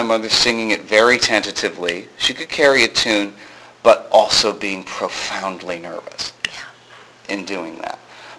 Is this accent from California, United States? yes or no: yes; Sherman Oaks, California, United States; Oh my God, I grew up in Sherman Oaks, right next door.